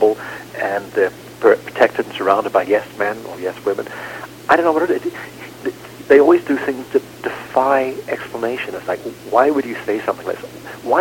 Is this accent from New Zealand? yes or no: yes; New Zealand; as a kid, growing up in New Zealand, there'd be stray dogs